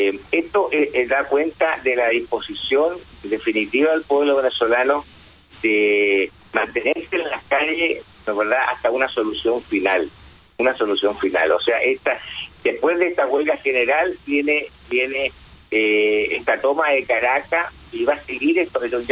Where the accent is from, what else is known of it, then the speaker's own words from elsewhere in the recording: Chile; como latinoamericanos y como chilenos.